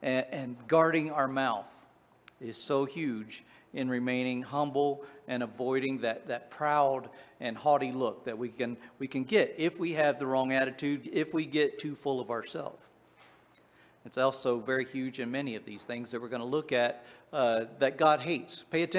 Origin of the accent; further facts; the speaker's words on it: Appalachia, United States; You know, as a kid, back where I grew up in Appalachia, the phrase, shut your pie hole, was pretty common phrase.